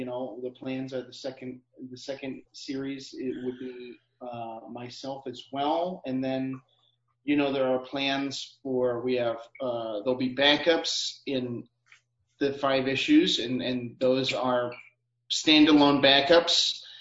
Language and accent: English; Illinois, United States; I'm from Illinois, but I consider myself a Minnesotan.